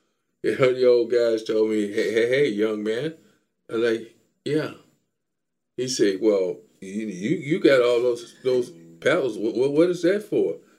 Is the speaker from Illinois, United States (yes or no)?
yes; Chicago, Illinois, United States; because growing up in Chicago, the old guys would tell me, young man, you got to know how to play with feeling.